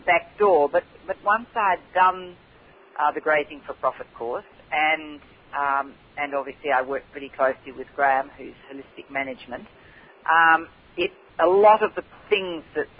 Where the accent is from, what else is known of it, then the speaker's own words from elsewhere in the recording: Tasmania, Australia; moved away as an adult; I grew up in Tasmania, so my background was off a mixed farm just out of Hobart, with much higher rainfall than where we are now. I married and moved to South Australia, and we were in the southeast and then along the Coorong